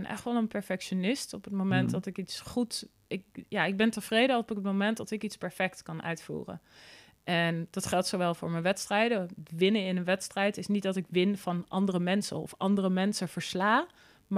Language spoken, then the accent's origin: Dutch; Netherlands; Wij zijn als Nederlander opgegroeid dat we gewoon zelf alles boven moeten houden en op moeten houden en niet dat aan anderen moeten vragen.